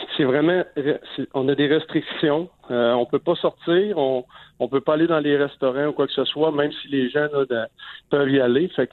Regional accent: Quebec, Canada; now in Syracuse, United States; Puis nous autres, en tant que Québécois, ben, on a des joueurs québécois ici à Syracuse.

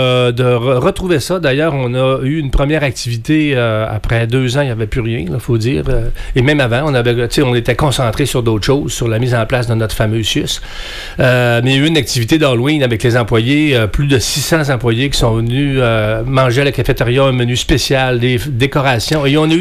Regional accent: Métabetchouan, Quebec, Canada; puis je suis un gars du Lac-Saint-Jean. Je viens de Métabetchouane, originaire d'Allemagne, mais je demeure à Métabetchouane depuis 25 ans.

